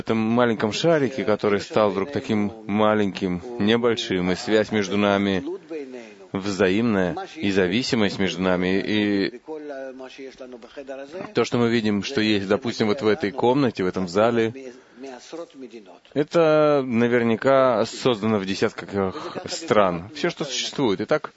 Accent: Holon, Tel Aviv District, Israel; из Холона.

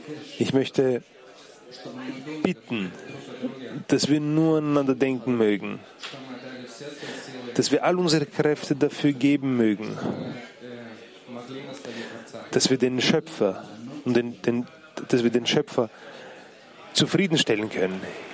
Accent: Vilnius, Vilnius County, Lithuania; German is a second language; ich bin aus Vilnius

